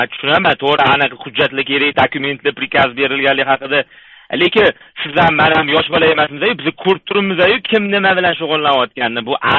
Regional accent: Tashkent, Uzbekistan; now in United States; O'zim Toshkentlikman.

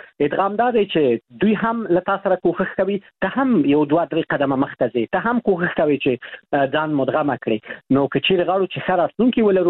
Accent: Afghanistan; moved away; د دوی هغه لباس، د دوی کردار، رفتار، گفتار ګورم، اورم، شرمېږم چې وایم زه د افغانستان یم.

